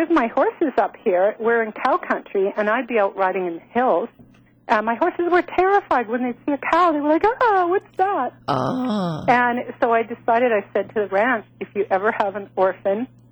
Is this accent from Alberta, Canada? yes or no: no; British Columbia, Canada; I'm actually from Middle British Columbia.